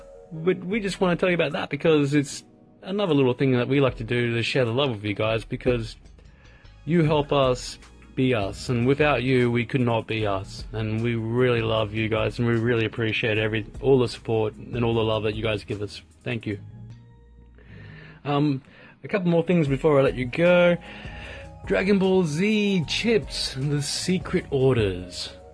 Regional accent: Australia; now in Japan; I'm an Aussie and I live in Japan

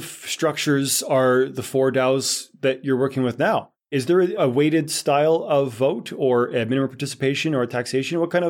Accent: Canada; I'm Canadian, so I've been out here in Canada for the deep, deep cold break.

